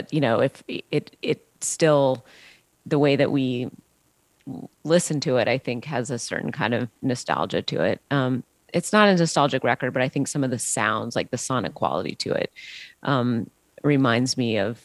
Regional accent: Washington, United States; is a band who grew up in the suburb adjacent to where I grew up in Washington State.

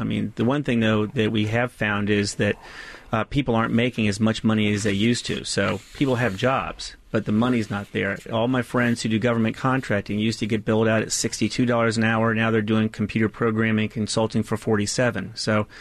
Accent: Springfield, Virginia, United States; from the time that I grew up in 1970 in Springfield, where we were the edge of civilization

